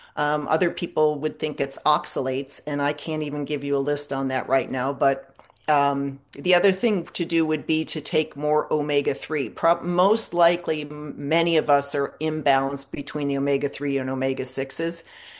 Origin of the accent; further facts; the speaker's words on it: Buffalo, New York, United States; Well, I grew up in Buffalo, so I was happy growing up.